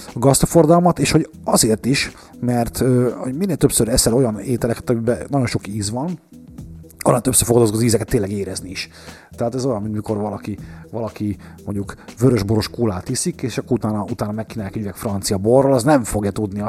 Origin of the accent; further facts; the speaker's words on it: Hungary; és hát ugye mi is magyarok vagyunk, Feri is, meg én is